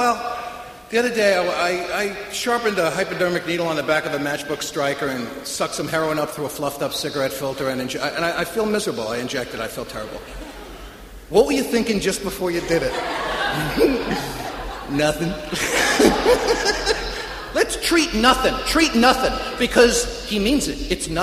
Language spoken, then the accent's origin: English; Bronx, New York, United States; born or raised there